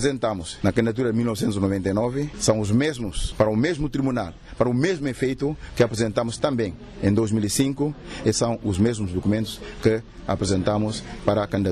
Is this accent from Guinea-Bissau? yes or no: yes; Guinea-Bissau; eu sou guineense, pais e avós guineenses.